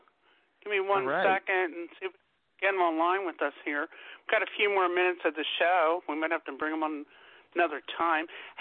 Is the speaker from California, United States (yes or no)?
no; New York, United States; accent: New York; Talking with my New York accent again.